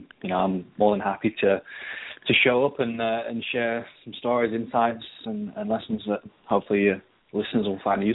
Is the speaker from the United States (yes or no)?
no; Leeds, Yorkshire and the Humber, United Kingdom; accent: Northern English; So I'm from the north, I'm from Leeds, which is about 3-4 hours drive up north. So you might be able to tell by my accent